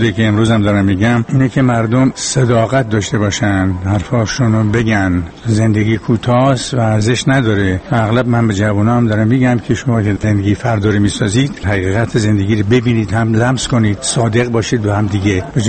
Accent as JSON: {"language": "Persian", "country": "Iran", "said": "با اینکه ارمنی هستیم ولی ایرانی هستیم، اول ما ایرانی هستیم بعد ارمنی زبانی."}